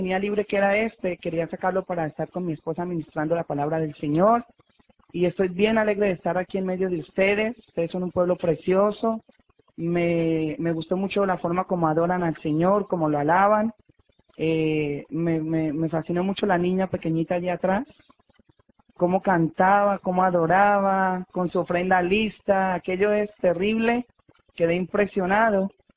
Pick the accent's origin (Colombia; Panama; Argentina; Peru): Colombia; soy natural de Colombia.